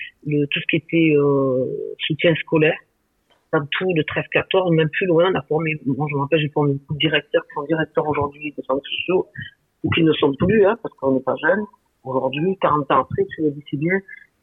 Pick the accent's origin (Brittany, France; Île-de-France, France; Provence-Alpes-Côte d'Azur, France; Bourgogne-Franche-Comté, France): Provence-Alpes-Côte d'Azur, France; Marseille; j'ai grandi à la Busserine.